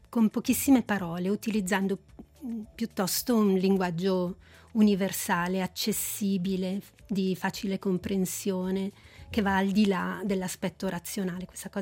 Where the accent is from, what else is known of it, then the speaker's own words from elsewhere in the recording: Comedo, Ticino, Switzerland; L'infanzia a Comedo è stata positiva perché c'era la mamma e i miei genitori che creavano questo ambiente protetto